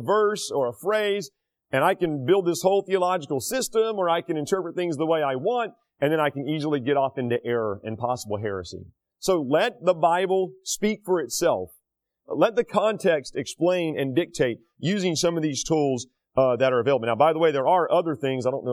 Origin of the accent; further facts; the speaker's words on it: North Carolina, United States; And I said, oh, I didn't know I was going to North Carolina, my home state.